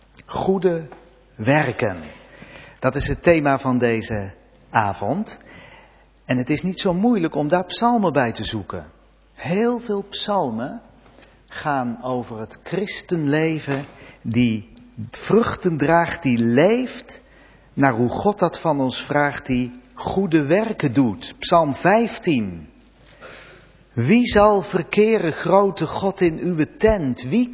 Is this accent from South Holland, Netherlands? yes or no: no; Gelderland, Netherlands; Ik kom wel uit de Betuwe, maar toch heb ik niet zoveel verstand van bomen.